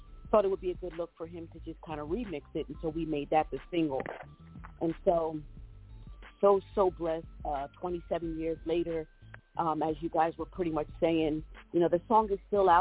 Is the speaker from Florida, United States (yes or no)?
no; Violet, New Jersey, United States; I am from South Jersey. It's a town called Violet. It's Cumberland County. And I basically, you know, would tell people that I was born and raised into a musically inclined family